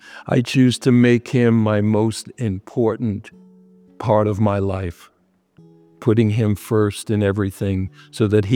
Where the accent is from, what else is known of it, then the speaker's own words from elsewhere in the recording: New York, United States; And I'm from New York and I've ridden that subway many times.